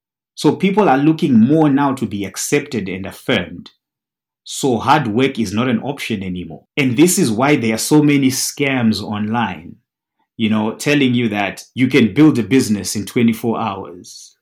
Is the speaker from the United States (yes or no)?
no; Zimbabwe; Now, I come from Zimbabwe where houses were built using brick. And personally, I grew up in a house that was bought by my parents in 1984.